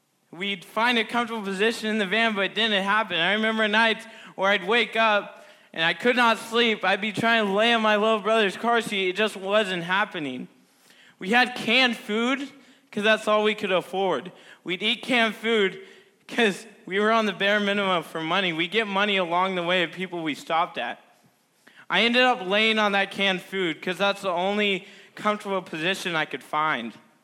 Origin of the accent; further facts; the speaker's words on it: Irvine, California, United States; born there; So I was born in Irvine, California. Who knows where that is?